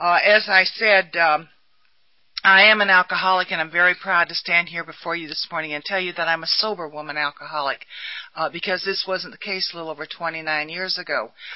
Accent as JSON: {"language": "English", "region": "Florida", "country": "United States", "said": "I come from Florida, is where I come from."}